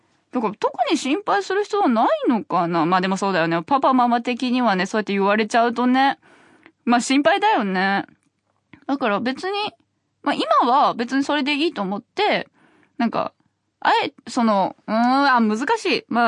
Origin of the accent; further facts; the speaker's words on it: Shiga, Japan; まあ滋賀県出身なんですけど、滋賀県ってね、何もなくて、